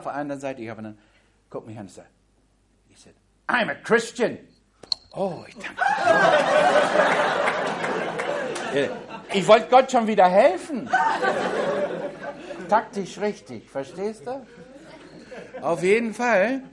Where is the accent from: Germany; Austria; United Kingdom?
United Kingdom; Scotland; Du bist auch Schotte? Sag ich, ja, ich bin auch Schotte.